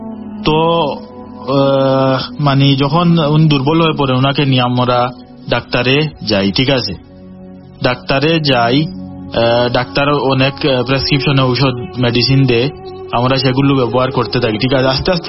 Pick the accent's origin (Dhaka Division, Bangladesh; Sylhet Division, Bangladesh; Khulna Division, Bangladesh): Sylhet Division, Bangladesh; Beanibazar; তো আমার বাড়ি হলো ভাই সিলেটে, সিলেটের বিয়ানীবাজার উপজেলায়, ঠিক আছে।